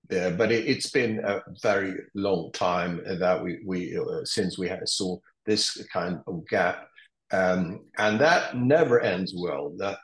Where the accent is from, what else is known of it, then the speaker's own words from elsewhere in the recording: Sweden; I grew up, I was born there. I'm Swiss and Swedish, but I was born in Sweden.